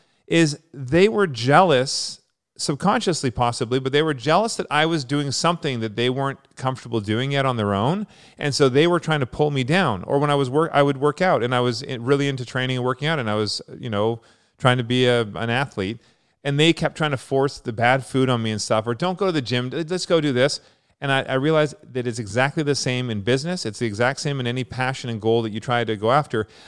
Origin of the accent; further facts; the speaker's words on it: Vancouver, British Columbia, Canada; I grew up in Vancouver as well.